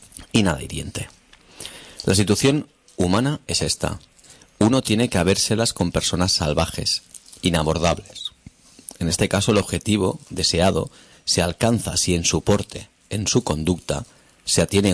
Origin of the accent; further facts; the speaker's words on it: Barcelona, Catalonia, Spain; yo que soy de la Verneda y el otro es el Buen Pastor.